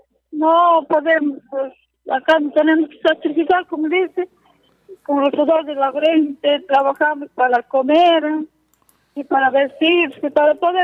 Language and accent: Spanish; Tayabamba, La Libertad, Peru; Yo soy de Tayabamba, en anexo de Collá, y soy natural. Y yo he venido por acá, y acá soy inquilina de acá, en Santa Rosa de Michoacán, y acá permanezco.